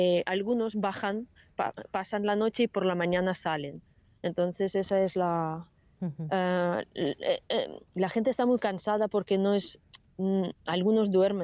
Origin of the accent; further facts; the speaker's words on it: Kyiv Oblast, Ukraine; En mi pueblo no se nota ahora mismo, pero estamos rodeados por dos partes, por las dos columnas que intentan ir a Kiev, entrar.